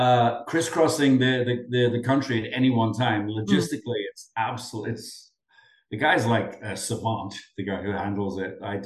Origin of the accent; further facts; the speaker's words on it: Newcastle, North East England, United Kingdom; accent: Geordie; moved away; You wouldn't believe I'm a Geordie from the West End of Newcastle.